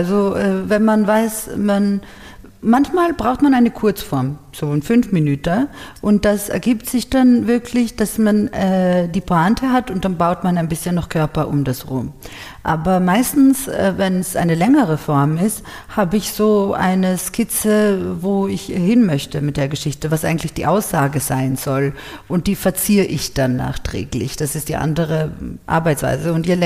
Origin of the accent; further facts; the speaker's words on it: Poland; Ihr, sag ich zu ihr, aus Polen.